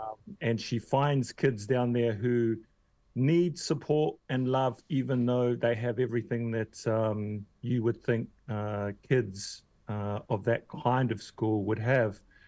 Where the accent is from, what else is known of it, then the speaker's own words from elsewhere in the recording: Wellington, New Zealand; I grew up here, I grew up in Wellington